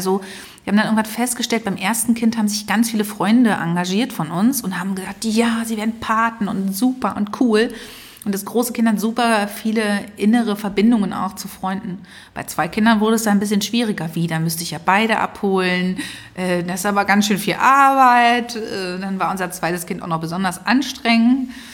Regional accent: Berlin, Germany; wir sind ja beide in Ostberlin aufgewachsen.

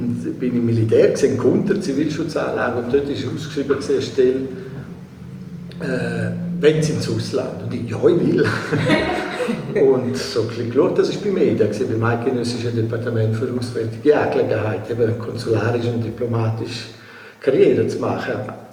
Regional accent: Alvaneu, Graubünden, Switzerland; wo bin ich aufgewachsen? Bin ich mal in Latal aufgewachsen, Alvanoi, das ist genau auf der anderen Seite von Piz Michel.

